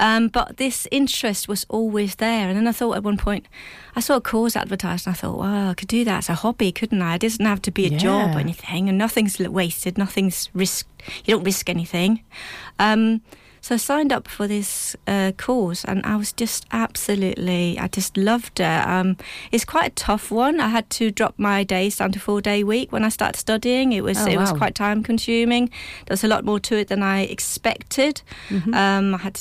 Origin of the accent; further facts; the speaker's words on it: Denmark; English is a second language; also born or lived in Madrid; now in England; All right, well, I'll start in 99 when I came across to England from Denmark. I'd just spent a couple of years in Madrid at the time and now I needed to practice my English.